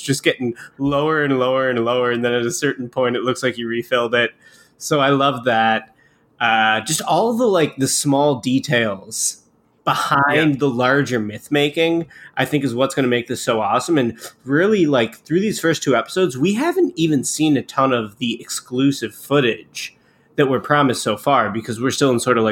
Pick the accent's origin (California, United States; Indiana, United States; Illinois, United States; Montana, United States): Illinois, United States; Chicago; did I not grow up in the 90s in Chicago with the greatest basketball player of all time in my hometown.